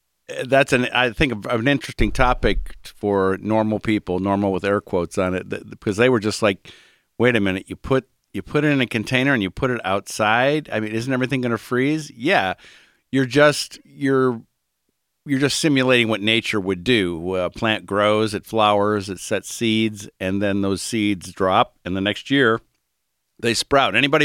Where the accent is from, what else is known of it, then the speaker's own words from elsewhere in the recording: Cleveland, Ohio, United States; I'm from Cleveland. You have to be a Browns fan. You don't stop being a fan of where you grow up.